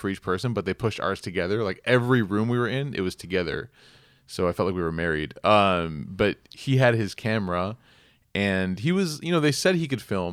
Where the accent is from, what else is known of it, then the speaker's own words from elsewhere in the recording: United States; one of the things that we lack growing up in America is just this, like, exposure to travel and getting out of the country